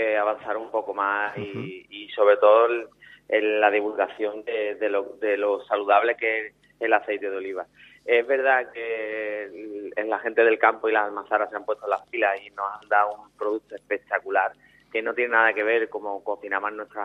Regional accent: Spain; la divulgación que podamos hacer nosotros como españoles y como consumidores del mejor aceite

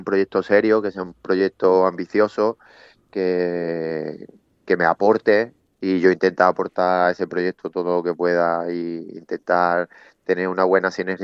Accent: Jerez de la Frontera, Andalusia, Spain; also born or lived in Málaga; empiezo en mi tierra, en Jerez, empecé de pequeño y por circunstancias de la vida, pues bueno, nos tuvimos que venir a Málaga primero.

